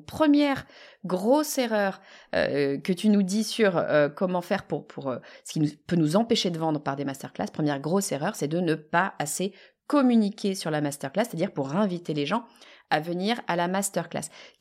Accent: France

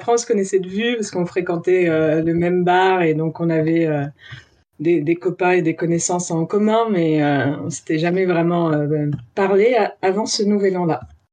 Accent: Lyon, Auvergne-Rhône-Alpes, France; also born or lived in Paris region; je suis née en région parisienne, mais j'habite à côté de Lyon depuis que j'ai 3 ans, donc je me considère lyonnaise.

